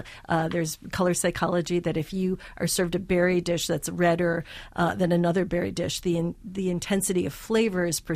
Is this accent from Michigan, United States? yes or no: yes; Michigan, United States; You know, I'm a Midwestern girl. I grew up outside of Detroit eating meat at least two or three times a day.